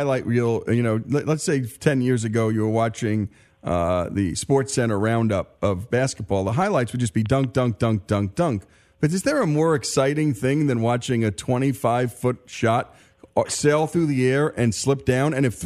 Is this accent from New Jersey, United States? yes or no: yes; New Jersey, United States; Well, I remember, look, I come from Jersey, and I'll never forget the New Jersey Nets passing on Michael Jordan.